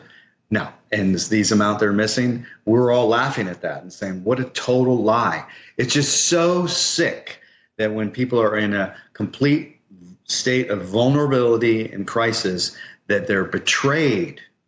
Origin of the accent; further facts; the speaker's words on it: United States; even as an American, I would have just gone off on these people.